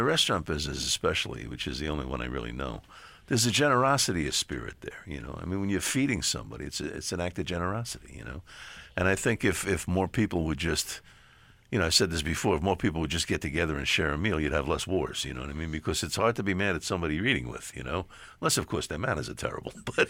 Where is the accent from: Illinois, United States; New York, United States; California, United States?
New York, United States; the guy said to me, where are you from? Because I guess he heard the accent. I said, New York.